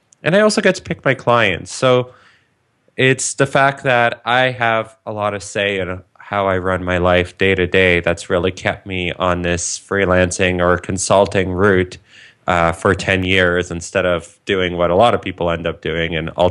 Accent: Waterloo, Ontario, Canada; I grew up in Waterloo, Ontario, which is basically Canada's little miniature Silicon Valley. That's where all the startups are and a ton of innovation.

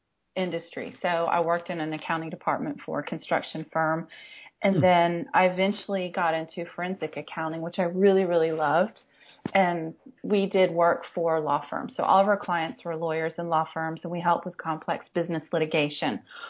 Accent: Washington, District of Columbia, United States; I grew up in Washington, D.C., and I graduated from high school in 1988.

